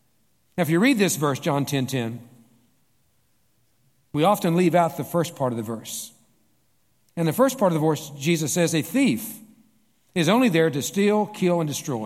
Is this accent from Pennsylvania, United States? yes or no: no; Kentucky, United States; Now, when I was a little boy growing up in Kentucky, I loved the stories about Daniel Boone and Davy Crockett.